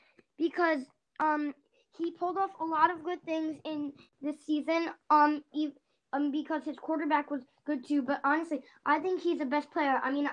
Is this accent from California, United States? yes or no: no; Maryland, United States; the Ravens are my hometown team